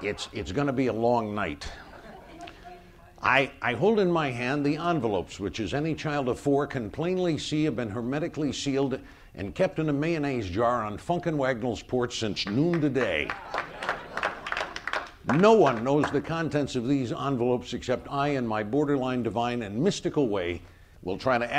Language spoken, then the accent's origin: English; Phoenix, Arizona, United States; I was born in the late 50s. I grew up in Phoenix, Arizona, and my sister was married and living in Las Vegas when I was growing up in the 60s.